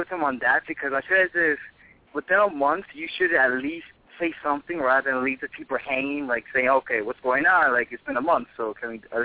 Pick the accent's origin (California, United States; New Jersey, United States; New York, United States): New York, United States; I'm from New York.